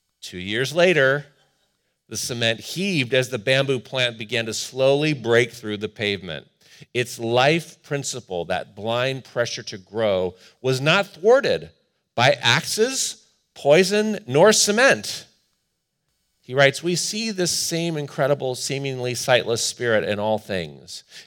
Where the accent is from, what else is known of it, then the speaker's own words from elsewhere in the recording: Cleveland, Ohio, United States; Some of you know, I grew up in the Rust Belt, what they call the Rust Belt, from the days of the manufacturing of steel and auto. And this is the suburbs of Cleveland, Ohio.